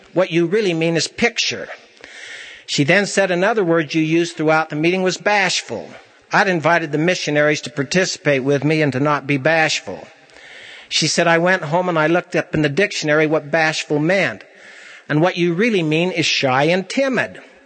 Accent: Salt Lake City, Utah, United States; also born or lived in Scotland / Australia; Both Sue and I were raised in Salt Lake City, but we have spent the better part of the last 9 years with the world being our home.

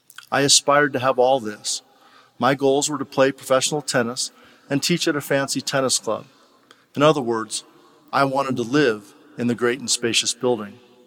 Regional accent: California, United States; I was born and raised in Marin County, California, at that time the 5th wealthiest county in the nation. Living just north of San Francisco, I grew up literally surrounded by great mists

